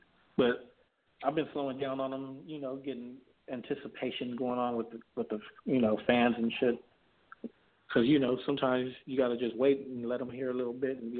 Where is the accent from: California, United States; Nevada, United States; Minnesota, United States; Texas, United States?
California, United States; I'm from the Central Valley, but the Bay is our cousin. So we're still, you know, they're just an hour away.